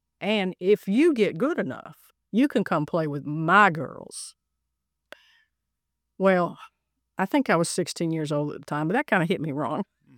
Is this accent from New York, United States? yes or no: no; Goldsboro, North Carolina, United States; Well, I grew up in Goldsboro. Lived there my entire life until I went to college.